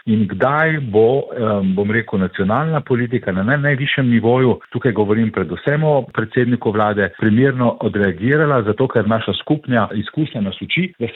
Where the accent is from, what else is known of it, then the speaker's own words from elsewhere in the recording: Primorska, Slovenia; Iskreno kot Primorec z tolikšnimi vidnimi politiki v slovenski vladi bi pričakoval prav od Primorcev